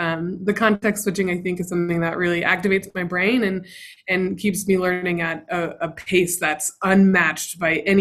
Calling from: Eagle, Colorado, United States; I am tuning in from Eagle, Colorado, which is a small mountain town outside of Vail.

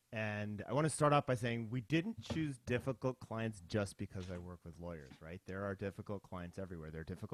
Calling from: Seattle, Washington, United States; I'm in outside of Seattle, home office outside of Seattle

